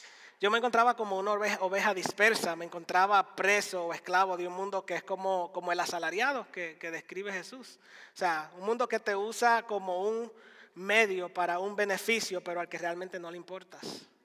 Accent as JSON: {"language": "Spanish", "country": "Dominican Republic", "tie": "born or raised there", "said": "En mi ciudad natal, yo crecí en una ciudad fronteriza, hacemos frontera con Haití, nuestro vecino país de Haití."}